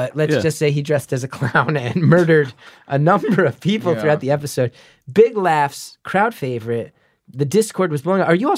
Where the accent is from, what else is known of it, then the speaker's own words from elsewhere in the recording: New Jersey, United States; I've not had to, and I grew up around here in New Jersey.